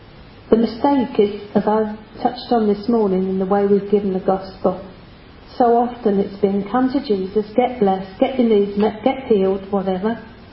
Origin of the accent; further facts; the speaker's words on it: United Kingdom; After all, we are British. Stiff upper lip and all that.